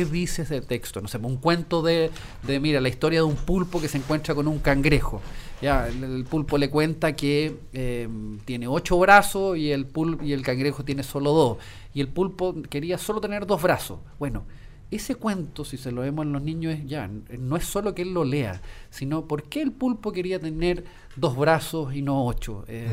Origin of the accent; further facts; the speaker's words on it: Putaendo, Valparaíso, Chile; Yo soy de Putaendo, mis padres son de Putaendo.